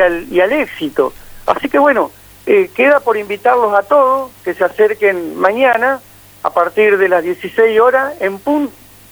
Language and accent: Spanish; Argentina; en nuestra vida, digamos, como argentinos